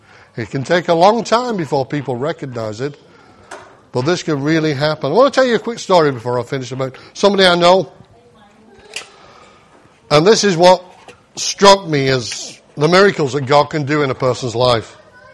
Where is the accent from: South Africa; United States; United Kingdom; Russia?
United Kingdom; What? I'm British. These things don't happen in my country.